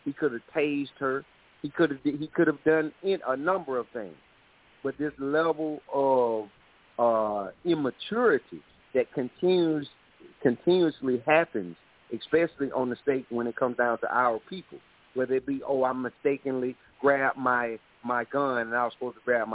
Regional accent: South Carolina, United States; I'm from mm-hmm. South Carolina. My feelings as a black man here in America, because mm-hmm. I as a black man, I'm one of the black men here in America

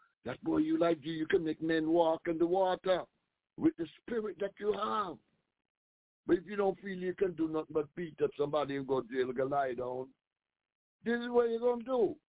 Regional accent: Ethiopia; English is a second language; Because instead I say Africa, yeah, where I come from Ethiopia.

